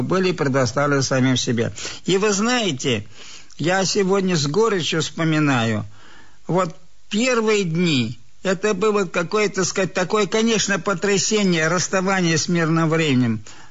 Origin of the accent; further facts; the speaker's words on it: Moscow, Russia; Я москвич.